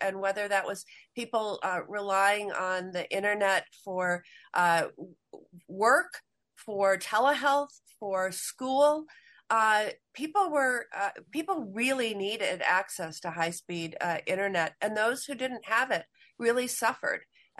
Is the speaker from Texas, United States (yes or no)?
no; Madison, Wisconsin, United States; In my hometown of Madison, we have an extensive project underway right now relating to bus rapid transit.